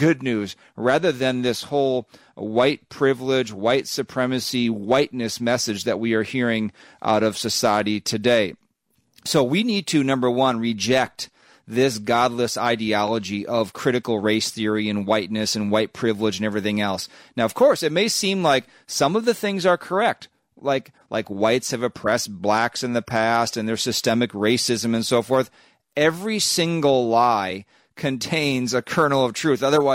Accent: Minnesota, United States; I'm a husband. I'm a father. I'm a son. I'm a American. I'm a Minnesotan.

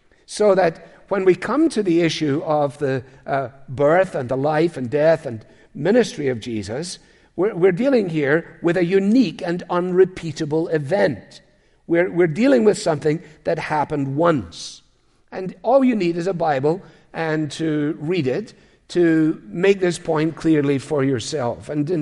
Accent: Scotland, United Kingdom; I say that as a Scot wanting to save money.

